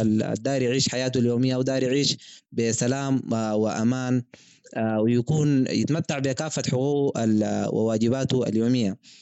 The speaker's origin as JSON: {"language": "Arabic", "country": "Sudan", "said": "نحن مواطنين نحن سودانيين"}